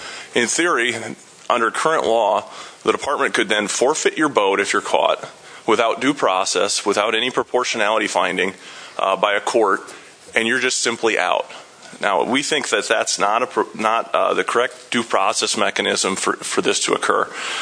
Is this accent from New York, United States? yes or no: no; Pierre, South Dakota, United States; I'm an attorney from Pierre and a registered lobbyist for the South Dakota Landowner Outfitter Alliance.